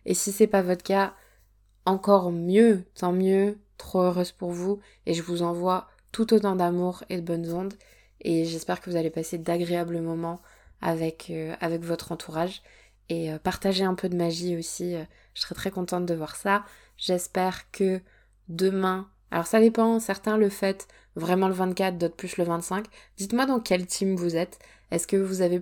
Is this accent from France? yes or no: yes; Provence-Alpes-Côte d'Azur, France; je suis une sudiste, moi, hein, vous savez, je viens de Provence de base.